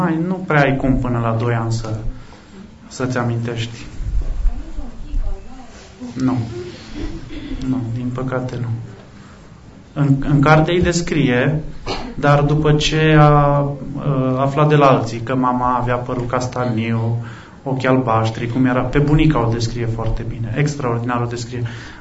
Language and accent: Romanian; Sibiu, Sibiu County, Romania; now in Cluj-Napoca, Romania; Eu sunt din Sibiu deloc și mai sunt anumite colțuri prin Clujul ăsta pe care nu le cunosc